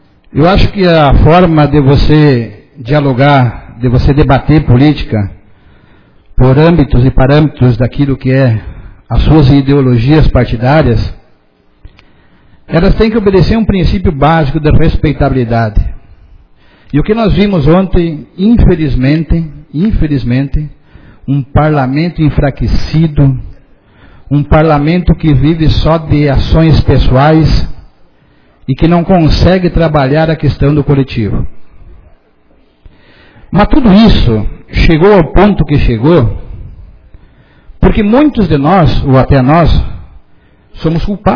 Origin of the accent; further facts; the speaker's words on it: Brazil; Eu acredito que nós, enquanto brasileiros, não queremos fugir da democracia.